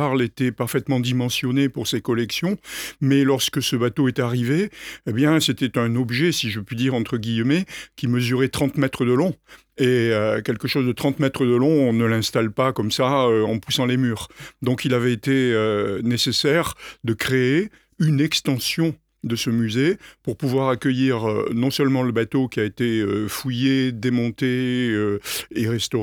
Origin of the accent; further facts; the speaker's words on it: Algeria; born there; moved away; je suis né en Algérie dans les années 50. Quand on est là-bas, on a un masque et des palmes dès qu'on a... dès qu'on sait marcher